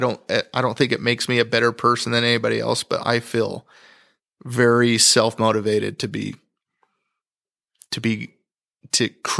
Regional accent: Idaho, United States; Because I grew up in, you know, where I grew up in Idaho, you made things work. I remember just being on the farm, it's potato harvest

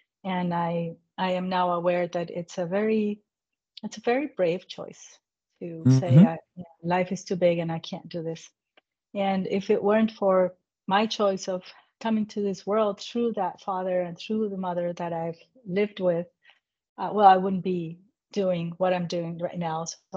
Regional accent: Colombia; I am from Colombia and I was living there

